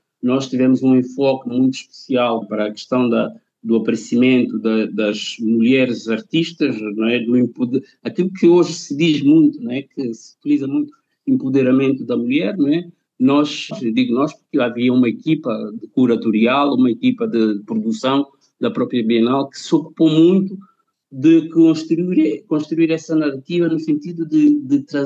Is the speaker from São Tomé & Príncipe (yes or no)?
yes; São Tomé & Príncipe; born there; não ser europeu originário. Eu não nasci na Europa, não nasci em Portugal, nasci em São Tomé e Príncipe